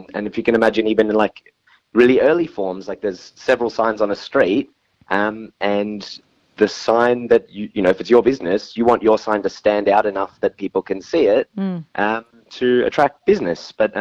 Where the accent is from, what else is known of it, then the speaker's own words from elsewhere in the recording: Fremantle, Western Australia, Australia; Where I grew up in Fremantle in Perth, there's this big mill, it's called Dingo Flour Mill